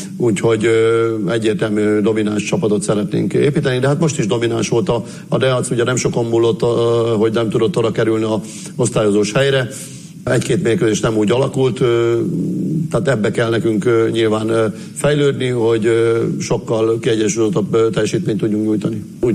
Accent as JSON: {"language": "Hungarian", "region": "Borsod-Abaúj-Zemplén", "country": "Hungary", "also_born_or_lived": "Hajdú-Bihar", "lives_now": "Debrecen, Hungary", "said": "Félig borsodi vagyok, félig hajdúvihari, sőt már több is, mert ugye Borsodban 30 évet éltünk, Hajdúbiharban már 33. év, úgyhogy azóta itt élünk Debrecenben."}